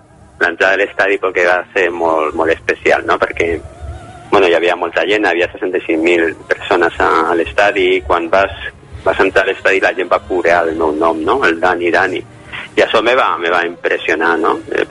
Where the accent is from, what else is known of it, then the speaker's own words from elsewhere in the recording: El Prat de Llobregat, Catalonia, Spain; Perquè jo soc del Prat, visco a 5 quilòmetres d'on van competir